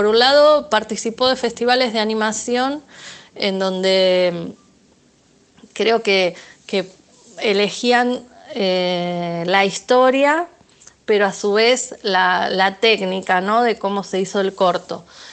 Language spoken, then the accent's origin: Spanish; Argentina; como buena argentina